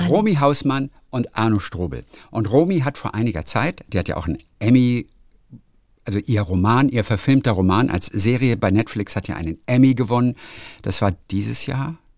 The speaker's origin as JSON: {"language": "German", "town": "Lübeck", "region": "Schleswig-Holstein", "country": "Germany", "tie": "born there", "said": "Ich bin aus Lübecker, das ist meine DNA. Ich bin in Lübeck geboren, das ist in meiner DNA ist das drin."}